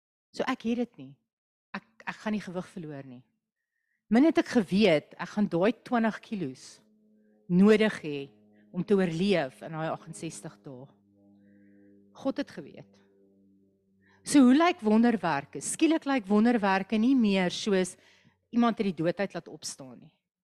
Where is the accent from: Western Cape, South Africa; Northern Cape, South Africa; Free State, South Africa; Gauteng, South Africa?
Northern Cape, South Africa; Kimberley; Ek sê vir hulle, "O, ek kom ook van Kimberley af."